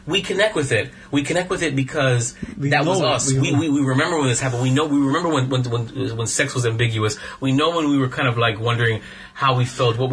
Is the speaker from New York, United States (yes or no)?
yes; New York, United States; And even though I'm from New York, it wasn't just